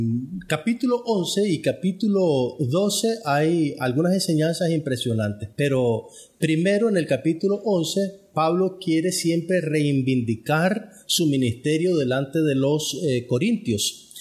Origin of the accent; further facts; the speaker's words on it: Managua, Nicaragua; de Managua, Nicaragua.